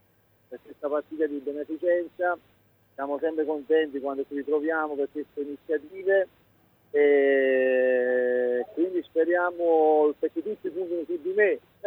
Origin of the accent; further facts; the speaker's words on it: Naples, Campania, Italy; now in Taranto, Italy; io sono napoletano, però vivo a Taranto da 6 anni.